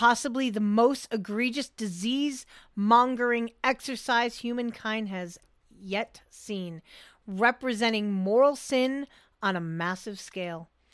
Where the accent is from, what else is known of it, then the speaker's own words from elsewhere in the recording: New England, United States; Obviously, growing up in New England, I've seen more than my fair share and everybody else's fair share of snow.